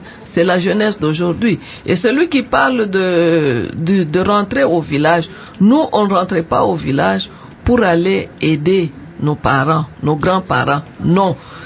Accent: Bukavu, South Kivu, DR Congo; now in Kikwit, DR Congo; Moi, j'ai quitté le Kivu, là. à Bukavu, oui. Et je suis allée jusqu'à Kikwit. Je ne connaissais même pas le Monokutuba.

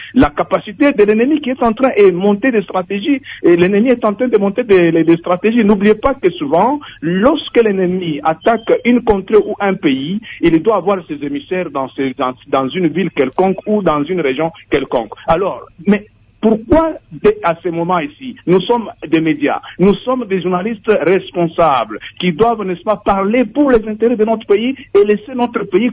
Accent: DR Congo; en tant que Congolais patriotes

